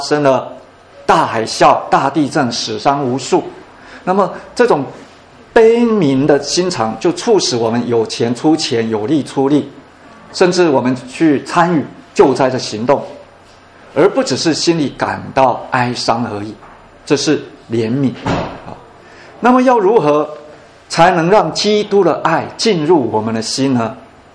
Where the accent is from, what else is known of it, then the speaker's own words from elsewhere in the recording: China; 虽然日本人我们中国人有那些历史背景，我们恨日本人哈，因为日本侵略中国